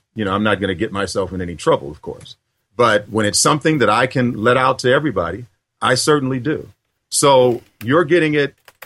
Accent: Detroit, Michigan, United States; You know, I'm from Detroit originally.

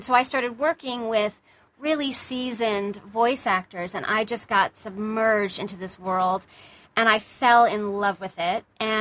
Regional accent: Binghamton, New York, United States; born there; I was born in Binghamton, New York, and home of the cider mill.

